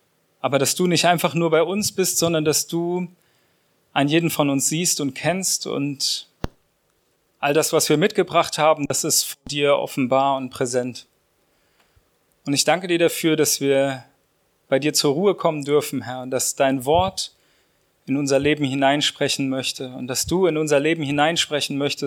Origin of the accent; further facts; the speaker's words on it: Erzhausen, Hesse, Germany; now in Hagen, Germany; Meine Frau ist gebürtig aus Messel und ich aus Erzhausen, also dort sind wir aufgewachsen, also gar nicht so weit von hier, aber wir wohnen derzeit in Hagen